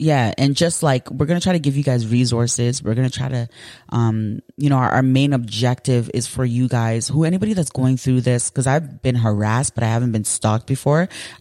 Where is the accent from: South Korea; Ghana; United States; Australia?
Ghana; it's like I'm Ghanaian, you know, we kind of have like, you know, Nigerians.